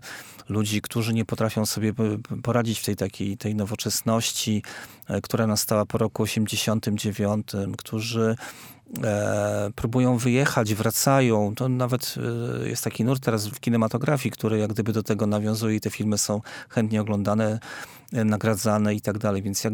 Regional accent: Jeziorany, Warmian-Masurian Voivodeship, Poland; Tak, ja pochodzę w ogóle z Jezioran, to jest takie małe miasto na Warmii.

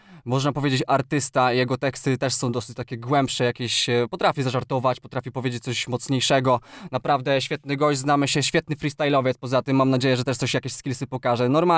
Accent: Olsztyn, Warmian-Masurian Voivodeship, Poland; also born or lived in Morąg; jestem z Olsztyna, urodziłem się w Morągu, pozdrawiam też Morąg, pozdro. Ale tak naprawdę całe życie w Olsztynie mieszkam i chcę wspierać swoich ziomali. No jestem z tego miasta po prostu

